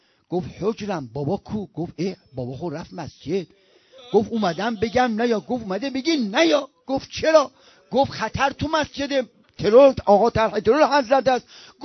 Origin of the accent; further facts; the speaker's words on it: Mashhad, Razavi Khorasan, Iran; moved away as an adult; now in Qom, Iran; 20 سال پیش از این، 20 سال، 20 خورده سال از پدر من از مشهد اومدیم